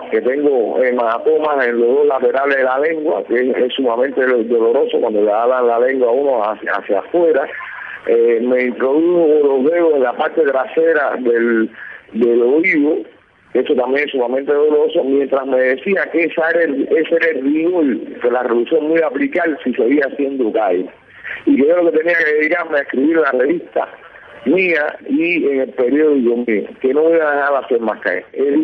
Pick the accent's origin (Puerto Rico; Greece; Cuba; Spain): Cuba; estamos en función como ciudadanos cubanos